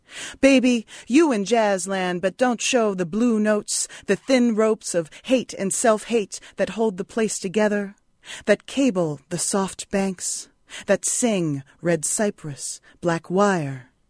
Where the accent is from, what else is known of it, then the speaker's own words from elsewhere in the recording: New Orleans, Louisiana, United States; also born or lived in Ohio; I wasn't even born in New Orleans. I was born in Ohio, and my family, we moved to New Orleans, I guess when I was about 8 or 9 or so.